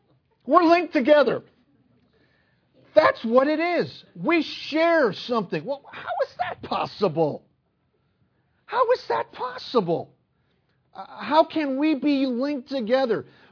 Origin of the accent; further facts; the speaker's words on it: Chicago, Illinois, United States; I'm from Chicago. You're from Ball Ground. Guess what? We're joined at the root.